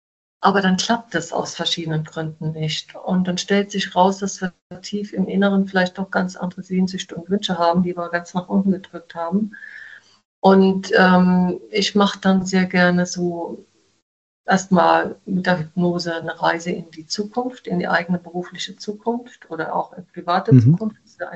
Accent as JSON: {"language": "German", "region": "Southern Germany", "country": "Germany", "said": "ich bin aus Süddeutschland, ich komme aus dem Odenwald"}